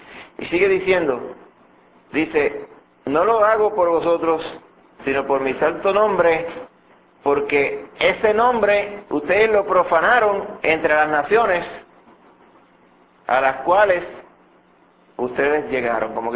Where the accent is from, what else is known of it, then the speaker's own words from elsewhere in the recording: Puerto Rico; Acuérdense que en el contexto de nosotros como puertorriqueños